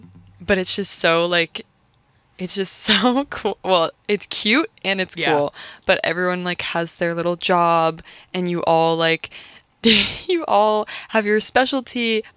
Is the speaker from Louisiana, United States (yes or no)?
no; San Diego, California, United States; I'm also from California, not the Bay Area, but I'm from San Diego. So definitely a far move.